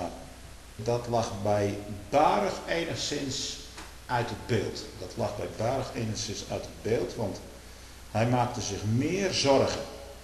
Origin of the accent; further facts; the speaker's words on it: Hekendorp, Utrecht, Netherlands; born there; Ik ben in Hekendorp geboren en tegenover mijn geboortehuis stond die schandpaal.